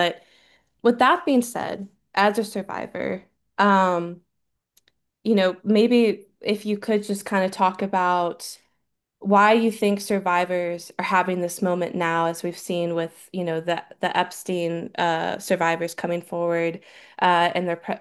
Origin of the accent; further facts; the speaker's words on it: Virginia, United States; Because I grew up in Northern Virginia too.